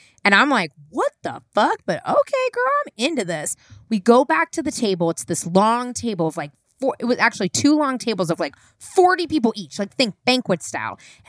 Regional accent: San Francisco, California, United States; And I'm born and raised in San Francisco for the listeners.

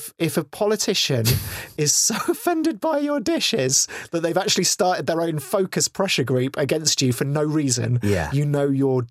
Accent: England, United Kingdom; And I'm speaking as an English person, and I'm fully aware that our food is absolute shite.

